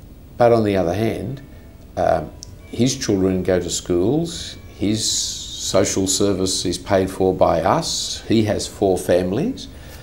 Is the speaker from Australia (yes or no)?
yes; Australia; I'm not embarrassed about being an Australian. I'm very glad under God I am an Australian.